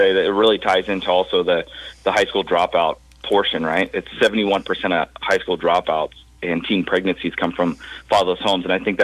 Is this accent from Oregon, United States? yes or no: yes; Dallas, Oregon, United States; moved away; I actually live in Texas, just south of Fort Worth, Texas. But I was born and raised in Dallas, Oregon. So Salem was my old stomping ground.